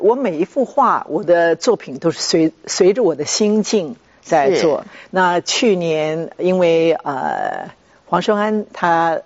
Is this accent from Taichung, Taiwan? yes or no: yes; Taichung, Taiwan; 我们住在台中这个水南机场旁边的这个大石里，我们在那里长大的。